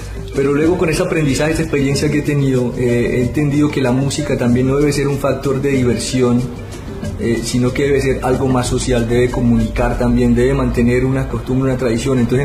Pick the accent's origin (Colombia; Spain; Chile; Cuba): Colombia; Pacific region; born there; la mayoría de la riqueza musical que tenemos en Colombia está allá en el Pacífico, está allá donde yo nací.